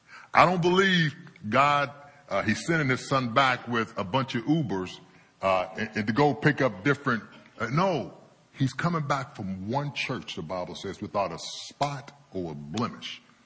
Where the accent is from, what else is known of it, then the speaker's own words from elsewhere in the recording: Youngstown, Ohio, United States; I grew up in Youngstown, Ohio. I lived in a predominantly black environment.